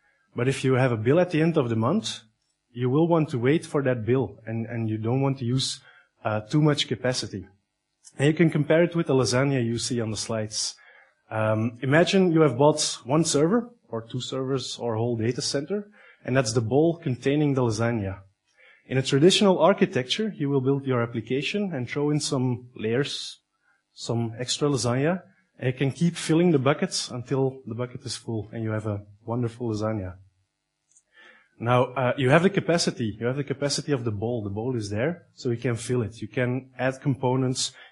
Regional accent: Antwerp, Flemish Region, Belgium; I'm from Antwerp, so I'm pretty lucky that I wasn't stuck in traffic today for once.

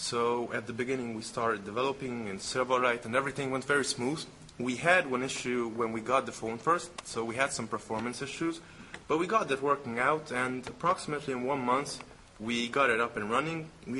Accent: Hungary; I'm from Hungary.

